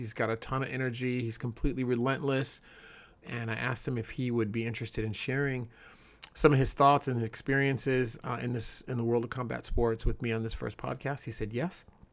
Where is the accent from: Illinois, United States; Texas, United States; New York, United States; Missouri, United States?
Illinois, United States; Chicago; I'm originally from Chicago, so that's kind of important to me.